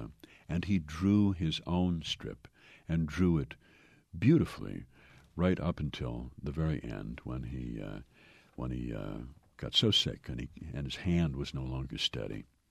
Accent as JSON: {"language": "English", "region": "Yorkshire and the Humber", "country": "United Kingdom", "also_born_or_lived": "Glasgow", "said": "I am English. I'm Anglo from Yorkshire, from the moors of Yorkshire and Scots from Glasgow."}